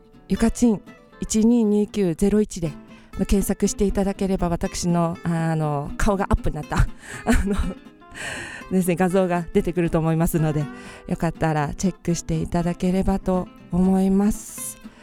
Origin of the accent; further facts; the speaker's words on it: Kyushu, Japan; 私九州出身なんですけれども